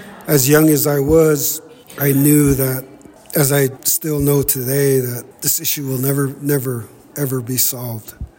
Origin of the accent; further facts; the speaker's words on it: Southwest, United States; I'm from the Navajo Nation.